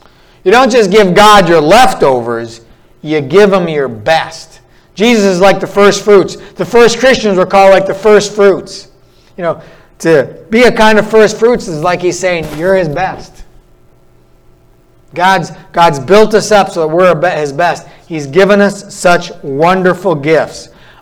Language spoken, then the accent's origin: English; North Dakota, United States; North Dakota, my hometown, I looked up this morning, minus 50 wind chill.